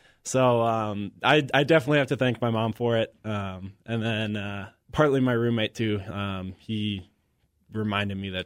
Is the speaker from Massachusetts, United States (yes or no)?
no; Minnesota, United States; I'm from Minnesota. Okay. The only one. Everyone else is from Wisconsin.